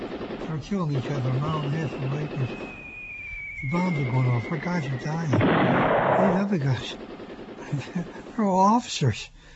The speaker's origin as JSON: {"language": "English", "town": "Philadelphia", "region": "Pennsylvania", "country": "United States", "lives_now": "Lansdale, United States", "said": "I'm from Philadelphia originally and lived in Lansdale now for 44 years."}